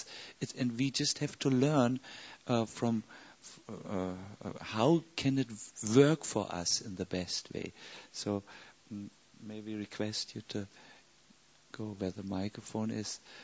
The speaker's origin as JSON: {"language": "English", "country": "Germany", "second_language": "English", "said": "I'm from Germany. We are a little critical always."}